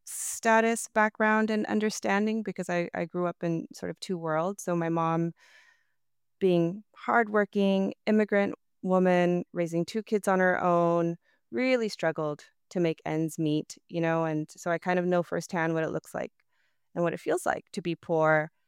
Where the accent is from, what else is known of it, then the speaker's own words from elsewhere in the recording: San Diego, California, United States; yeah, I'm from Southeast San Diego, which is in Southern California, of course, raised by my mom and my dad.